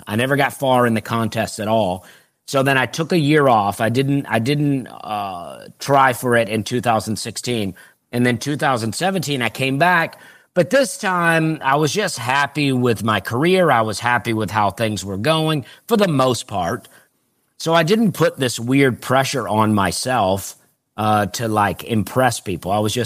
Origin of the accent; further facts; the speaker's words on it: Alabama, United States; Well, I grew up in Alabama and I grew up in a trailer park.